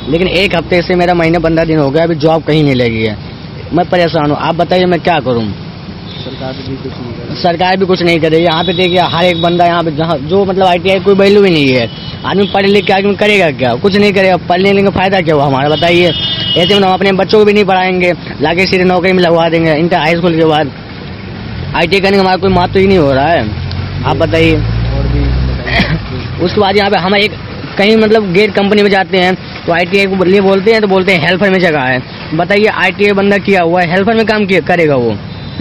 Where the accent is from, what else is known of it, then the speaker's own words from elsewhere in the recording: Sultanpur, Uttar Pradesh, India; मैं अयोध्या सुल्तानपुर का रहने वाला हूं, यूपी का।